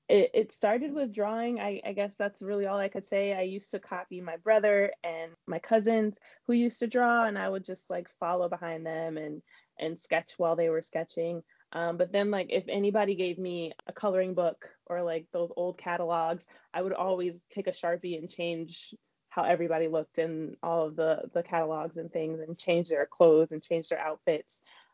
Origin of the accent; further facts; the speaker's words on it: Springfield, Massachusetts, United States; now in Boston, United States; I'm from Springfield, Massachusetts, the birthplace of basketball. Right now I really reside mostly in Boston.